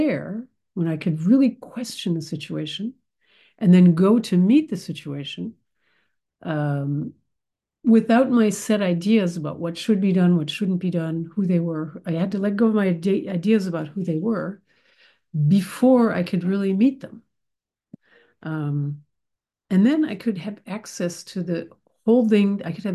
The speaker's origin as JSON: {"language": "English", "country": "United States", "said": "As soon as they found out that I was from America, they were like, \"Why are you here then?\""}